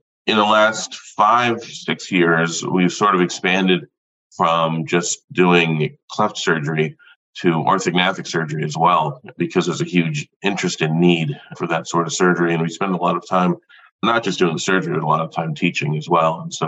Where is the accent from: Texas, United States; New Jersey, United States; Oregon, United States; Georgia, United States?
New Jersey, United States; Sure. Well, I grew up in New Jersey and went to Harvard for dental school and Columbia for medical school.